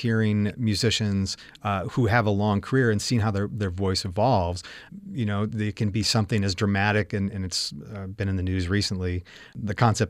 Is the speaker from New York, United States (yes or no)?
yes; Syracuse, New York, United States; somebody will observe and say, oh, I'm from Syracuse too, and I can see that in you